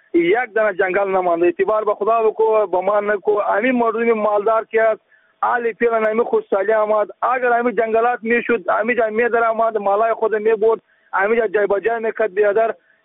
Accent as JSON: {"language": "Persian", "country": "Afghanistan", "said": "ما افغان هستیم، افغانستان هستیم"}